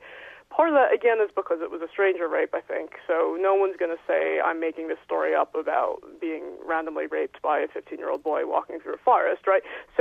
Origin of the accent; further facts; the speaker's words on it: United States; now in London, United Kingdom; I sound American. I am American. My parents live in California, and I live in London.